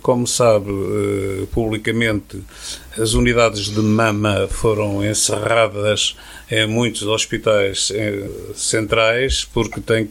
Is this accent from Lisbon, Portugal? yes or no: yes; Sintra, Lisbon, Portugal; O último evento que tivemos foi na minha aldeia, que eu sou natural e de uma aldeia do concelho de Sintra